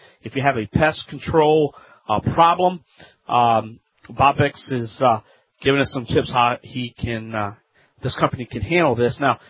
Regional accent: Louisiana, United States; from the Bayou Land

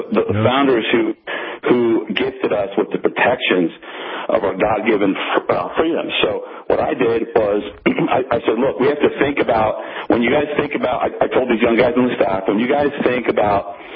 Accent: Washington, District of Columbia, United States; now in California, United States; I grew up in Washington, D.C. That's where I was born, and I was raised there. I didn't come to California until 1987.

